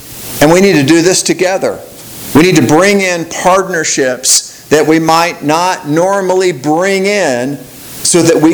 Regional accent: Dallas, Texas, United States; I grew up in Dallas and my mother and my brother still live there.

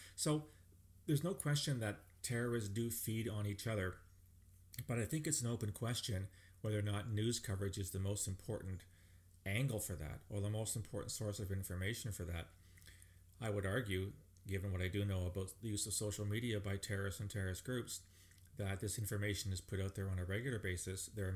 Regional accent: Canada; I will cite, for example, the Canadian Criminal Code, because as a Canadian, that's what I know best.

